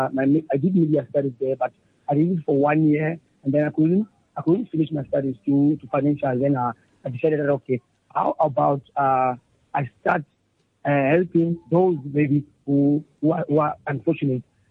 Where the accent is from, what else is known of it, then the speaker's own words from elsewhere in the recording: Bloemfontein, Free State, South Africa; also born or lived in Eastern Cape; I was born in Eastern Cape, Kimberleytown, Ekowena, and I grew up in Bloemfontein. I did my schooling at Bloemfontein.